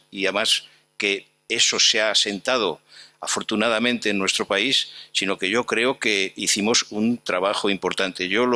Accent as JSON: {"language": "Spanish", "country": "Spain", "said": "yo soy un español de los que considera que la España de las tres culturas es una parte sustancial de nuestra identidad y de nuestra historia."}